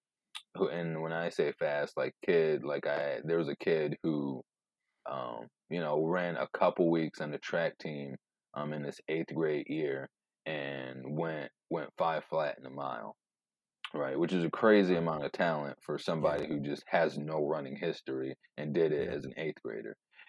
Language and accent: English; Three Rivers, Michigan, United States; yeah, I grew up in Three Rivers, Michigan.